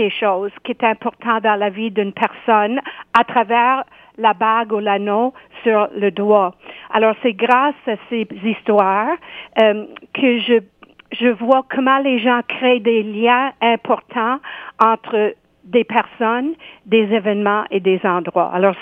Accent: Nova Scotia, Canada; sur des aspects de l'histoire et du patrimoine de notre comté Inverness au Cap-Breton.

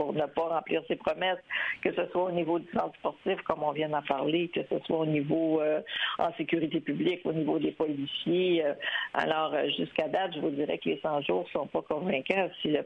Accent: Montreal, Quebec, Canada; moi, j'ai 60 ans et j'ai toujours vécu à Montréal-Nord. Je suis une native de Montréal-Nord avec un papa impliqué en politique

